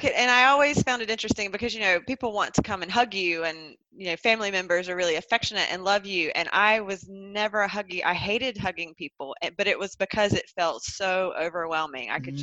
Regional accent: North Carolina, United States; as you may be able to hear from my accent, I am not from around these parts. I grew up in the Southeast, in North Carolina, in the States, and grew up in quite a conservative area, conservative backgrounds.

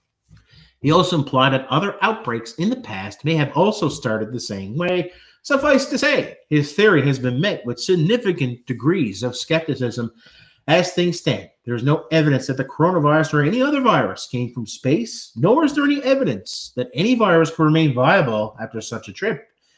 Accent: Canada; Okay, I have no idea who Max Spears is. Might be because I'm Canadian, okay?

